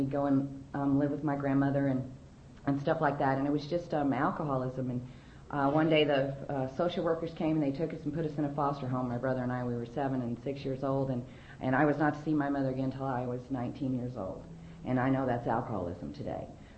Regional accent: Oklahoma, United States; born there; I was born in Oklahoma.

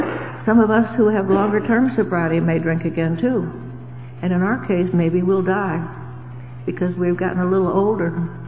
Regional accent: Pennsylvania, United States; born there; I was born in Pennsylvania, of northeastern Pennsylvania. I'm an only child.

